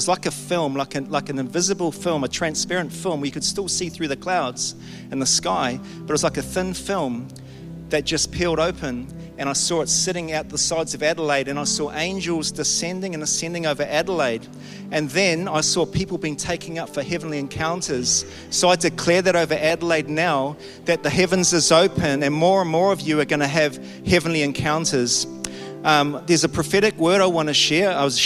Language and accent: English; New Zealand; I'm from New Zealand.